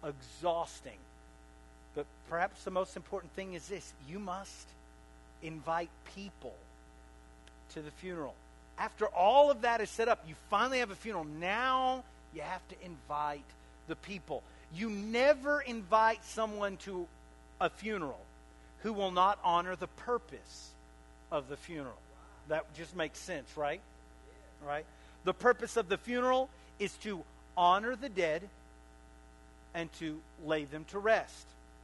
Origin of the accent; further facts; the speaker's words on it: Waco, Texas, United States; I want to give a special shout out to my hometown of Waco, Texas.